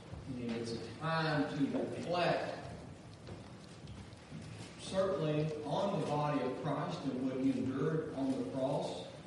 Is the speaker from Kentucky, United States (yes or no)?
yes; Kentucky, United States